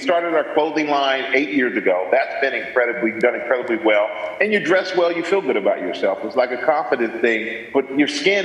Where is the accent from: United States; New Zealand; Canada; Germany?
Germany; I grew up in Germany, and my dad, my senior year of high school, said, "Hey, you want to play football?" I said, "Sure." And he put me on a plane, sent me back to Houston.